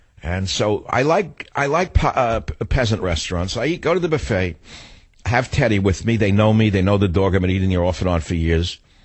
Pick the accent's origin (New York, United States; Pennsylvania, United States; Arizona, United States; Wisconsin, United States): New York, United States; Because I grew up in New York